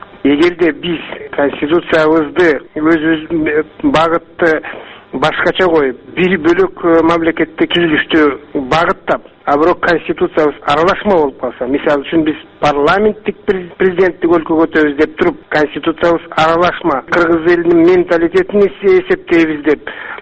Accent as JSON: {"language": "Kyrgyz", "region": "Bishkek", "country": "Kyrgyzstan", "said": "Бишкектен болом."}